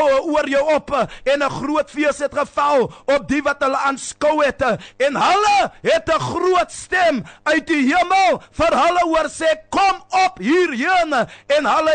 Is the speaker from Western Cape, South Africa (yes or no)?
yes; Sarepta, Western Cape, South Africa; Ek kom uit Sarepta, geboor in die eenvoudige huis in Verbena straat